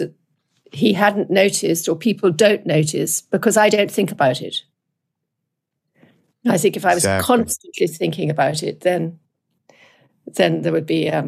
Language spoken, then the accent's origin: English; United Kingdom